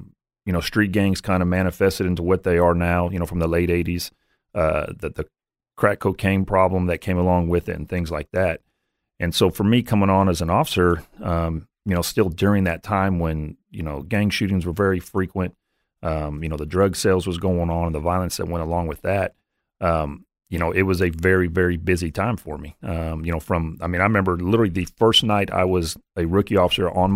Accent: California, United States; growing up in the Bay Area, I would never trade that, you know, for what I was able to see and experience

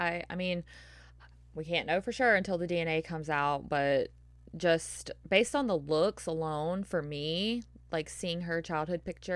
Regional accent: the South, United States; accent: Southern; It's like my brain and my Southern accent.

